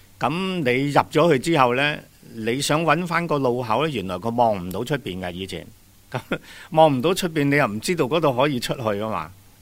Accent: Sai Kung, New Territories, Hong Kong; 我自细就在西贡的农村出生，我想是千丝万缕了。我同西贡墟，因为我小的时候其实住过西贡墟，因为小没了妈妈，就一岁到四岁就跟着爸爸

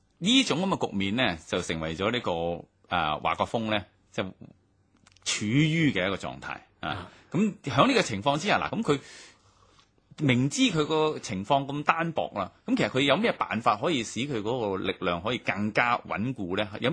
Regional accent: Hong Kong; 我哋香港人而家好濫用陰定呢個字啦

